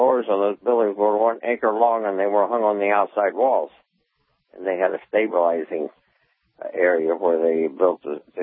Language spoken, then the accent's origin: English; Ballantyne, Nebraska, United States; Well, I come from Ballantyne originally.